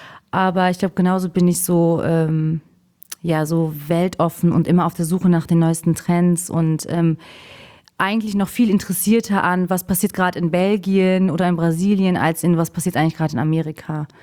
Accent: Cologne, North Rhine-Westphalia, Germany; Als Kölner ja sowieso

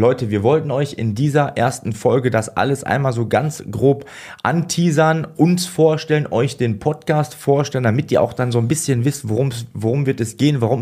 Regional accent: North Rhine-Westphalia, Germany; now in Munich, Germany; Denn ich komme ja nicht von hier.

